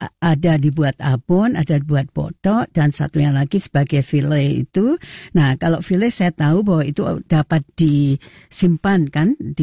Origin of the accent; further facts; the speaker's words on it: Semarang, Central Java, Indonesia; born there; saya lahir di Semarang.